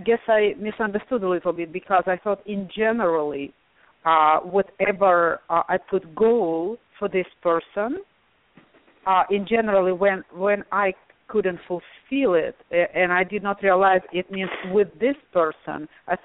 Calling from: Cincinnati, Ohio, United States; Hi, I'm calling from Cincinnati, Ohio.

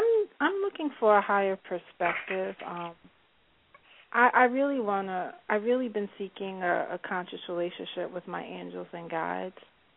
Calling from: New York, United States; New York.

